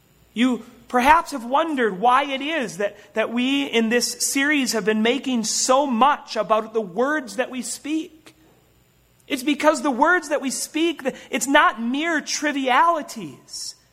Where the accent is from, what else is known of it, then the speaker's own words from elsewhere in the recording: Minnesota, United States; I was born and raised in Minnesota. And you know that when you're raised in the cold tundra of the north, that sometimes we tend to have an accent.